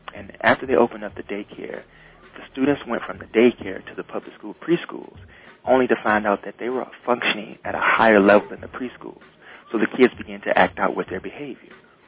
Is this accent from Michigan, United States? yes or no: yes; Muskegon, Michigan, United States; I remember being in the Urban League growing up in Muskegon.